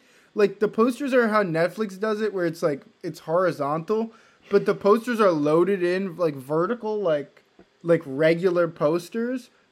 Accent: Hollywood, California, United States; I'm from Hollywood.

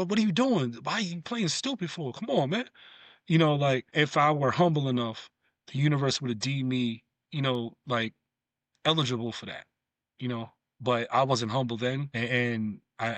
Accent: New York, United States; Because I'm a New Yorker, we adapt, we adjust. And so that's one thing, like, New Yorkers are chameleons.

